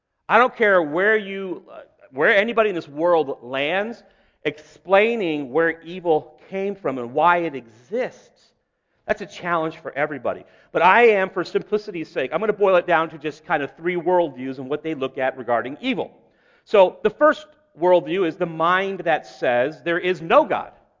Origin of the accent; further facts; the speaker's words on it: Illinois, United States; I grew up in the Midwest, grew up outside of Chicago, and they would put salt on the roads